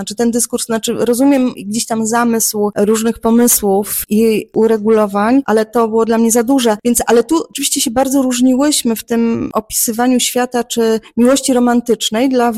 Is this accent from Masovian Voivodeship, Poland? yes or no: yes; Warsaw, Masovian Voivodeship, Poland; born there; No ja się urodziłam w Warszawie, mieszkam w Warszawie i publikuję w Warszawie